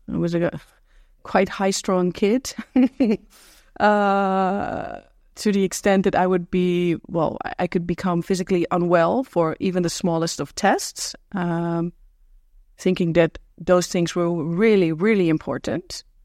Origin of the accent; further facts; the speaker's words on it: Zutphen, Gelderland, Netherlands; I grew up in the city called Zutphen, which is a lovely medieval city in the east of the Netherlands